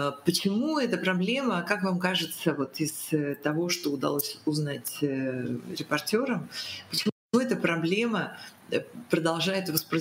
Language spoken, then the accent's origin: Russian; Ural, Russia; Причем я сама родом с Урала